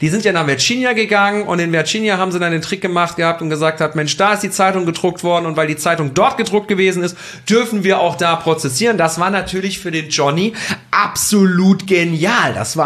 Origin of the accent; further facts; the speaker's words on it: Switzerland; wie man es bei uns in der Schweiz, ja, sagen wir Kantone zu.